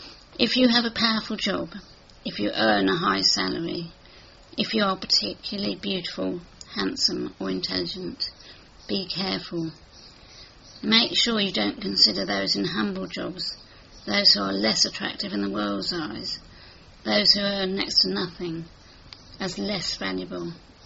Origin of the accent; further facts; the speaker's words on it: England, United Kingdom; But being English, I could be the winner of MasterChef, and I would have to reply, well, I'm not a bad cook, or something similar.